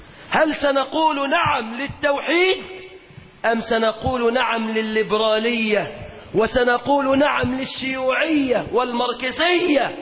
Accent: Egypt; بلادنا مصر

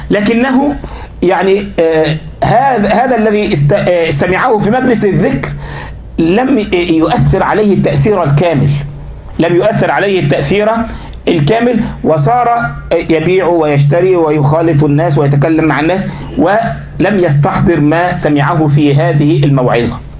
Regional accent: Egypt; يقول لك يا أخي حتى عندنا في مصر في قهوة

